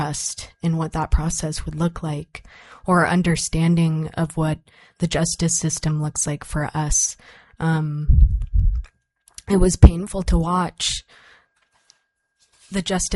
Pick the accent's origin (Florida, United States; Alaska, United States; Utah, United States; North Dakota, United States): Alaska, United States; Juneau; also born or lived in Sitka; I was born in Sitka, Alaska, and raised in Juneau, Alaska, and my family comes from Keekskwan, Keek, Alaska.